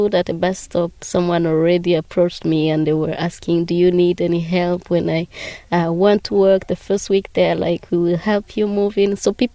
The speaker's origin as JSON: {"language": "English", "country": "Rwanda", "moved": "yes", "lives_now": "Ireland", "said": "I'm originally from Rwanda, and I've been living in Ireland for 3.5 years now. I think I really love living here. It actually reminds me of my country, Rwanda."}